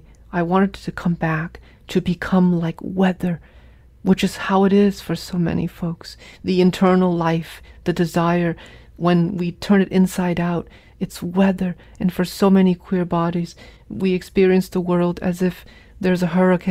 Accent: New England, United States; There are lovely things about growing up in New England, and one of it is the diversity and the challenges and the joy, the rich, lush summers.

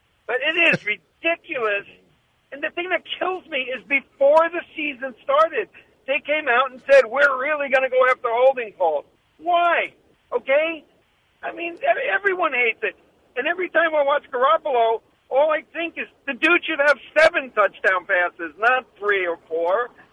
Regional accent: New Jersey, United States; I grew up in Jersey and, you know, I was a Giants fan

